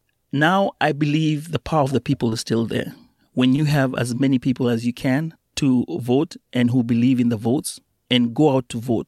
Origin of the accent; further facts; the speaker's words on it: Mombasa, Mombasa County, Kenya; I come from Mombasa, and then I had to go back to Nairobi.